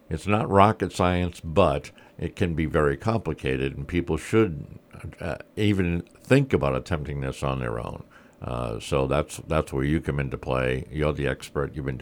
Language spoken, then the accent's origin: English; Warwick, Rhode Island, United States; You grew up in Massachusetts, and I grew up in Warwick. So there you go.